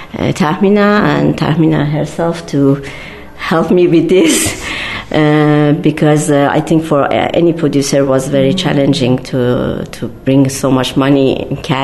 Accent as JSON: {"language": "English", "country": "Iran", "second_language": "English", "said": "I'm Iranian and I'm not from Azerbaijan and I don't speak Azeri."}